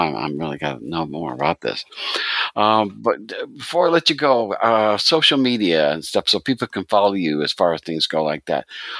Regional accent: Pennsylvania, United States; That's so weird because I'm from Pennsylvania. I'm from Northeastern Scranton-Wilkes-Barre area, Pennsylvania.

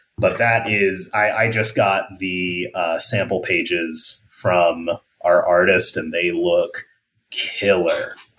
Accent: Arkansas, United States; That is, you know, that's my home state.

